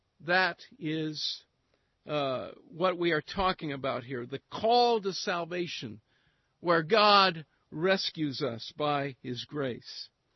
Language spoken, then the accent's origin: English; California, United States; now in Hong Kong; growing up in the Bay Area, could end up in Hong Kong and spend more than half my life there with people who are totally different from me, I've had to learn their language